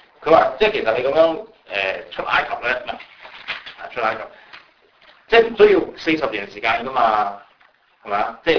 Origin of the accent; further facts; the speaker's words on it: China; 咁你比作我哋中國人啊，你睇下我哋講嘅點會話同我哋自己拉上關係啊？